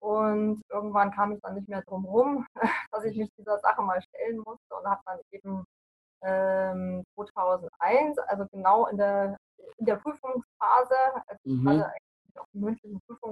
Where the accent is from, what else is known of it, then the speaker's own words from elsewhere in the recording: Munich, Bavaria, Germany; Geboren und aufgewachsen bin ich in München